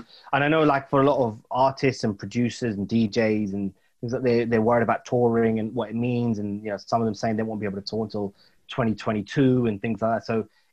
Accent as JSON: {"language": "English", "country": "United Kingdom", "said": "Plus, I'm British too, right? So we got to love the dry humor."}